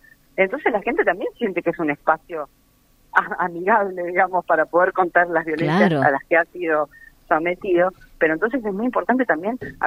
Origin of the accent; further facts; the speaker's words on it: Tigre, Buenos Aires Province, Argentina; yo soy del Delta de Tigre, de una isla, ¿no?